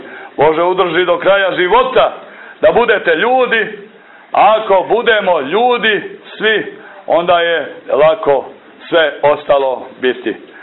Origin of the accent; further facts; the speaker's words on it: Montenegro; on je blagoslovio i moj rodni kraj, gore kanjon rijeke Tare